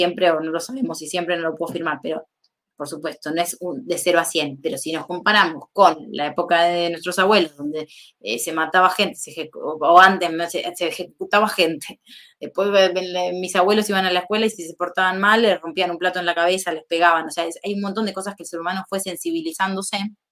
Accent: India; yo vengo de la India y te puedo asegurar que ahí es completamente distinta la forma de vincularse

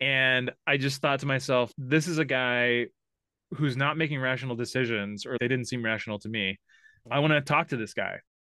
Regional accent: Portland, Oregon, United States; born and raised in Portland, Oregon. I had a slight detour to Southern California for college and then came back

